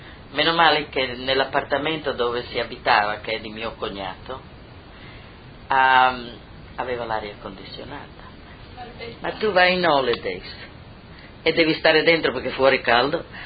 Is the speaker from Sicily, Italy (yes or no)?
no; Baselia, Friuli-Venezia Giulia, Italy; sono di Baselia, mio marito è di Spilimbergo. Tra io e mio marito abbiamo differente friulano.